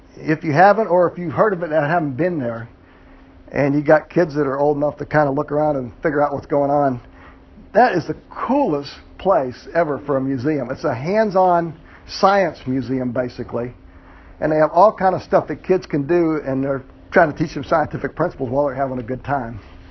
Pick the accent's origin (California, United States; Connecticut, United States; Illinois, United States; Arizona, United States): Arizona, United States; Phoenix; I'm from, Sandy and I are both from the west. We're from the Phoenix area.